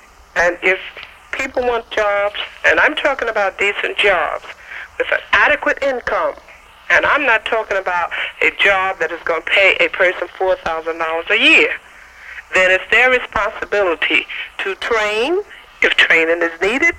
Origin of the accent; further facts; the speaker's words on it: the South, United States; I was raised and educated in the South